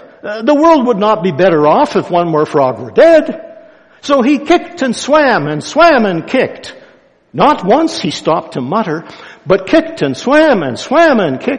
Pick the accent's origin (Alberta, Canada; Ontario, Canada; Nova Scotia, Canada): Alberta, Canada; I grew up on a farm in northern Alberta. I was born in the Depression years. That means the 30s. Just want you to know I wasn't born in the 20s. It's the 30s. On a farm